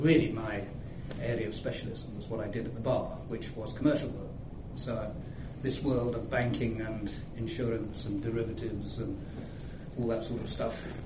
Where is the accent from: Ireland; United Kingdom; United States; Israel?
United Kingdom; London; Well, I grew up in sort of outer suburbs of London. Croydon, Purley, Wallingham, that sort of area.